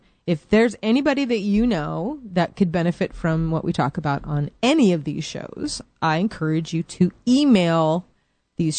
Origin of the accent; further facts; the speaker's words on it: Seattle, Washington, United States; I've lived here my whole life. I'm born and bred in Seattle area, actually, which is kind of unusual.